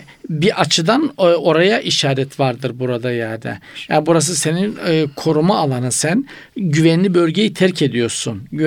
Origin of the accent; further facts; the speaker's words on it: Black Sea Region, Turkey; Bizim Karadeniz eskiden çok yaygındı hocam.